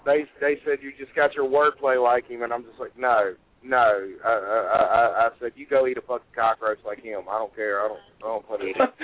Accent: Alabama, United States; I mean, I'm from Bama, you know, you can't help it, you know. It's like you gotta understand that Bama language, like hollering.

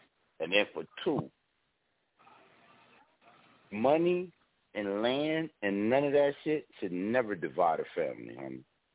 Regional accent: California, United States; I'm from California, my nigga.

